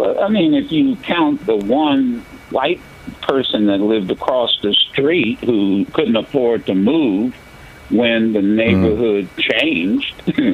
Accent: Dayton, Ohio, United States; I remember a leader, a businessman in my community growing up in Dayton, Ohio.

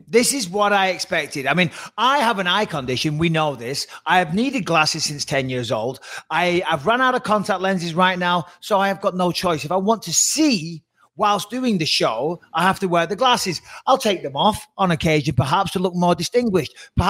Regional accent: England, United Kingdom; Obviously, being an Englishman, it rains all the time.

